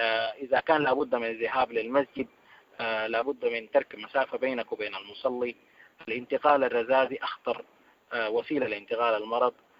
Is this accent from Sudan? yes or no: yes; Sudan; نحن اصلا كسودانيين عندنا ثقافه القطيع الاجتماعي